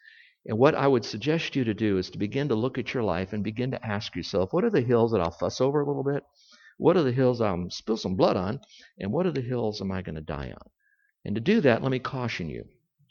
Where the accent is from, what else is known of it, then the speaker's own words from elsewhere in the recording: Miami, Florida, United States; also born or lived in Hawaii; we grew up in Miami area, okay? We've lived in Hawaii for a number of years ministering there, and now we're in Florida.